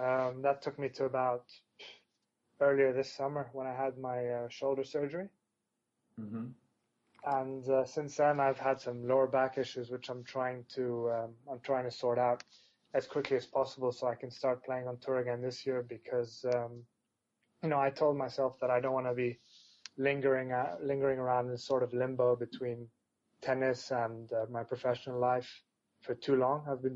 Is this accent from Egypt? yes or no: yes; Egypt; also born or lived in London; I was born in London, and I grew up in Egypt, and the reason I grew up in Egypt is basically because we've had a civil war in Lebanon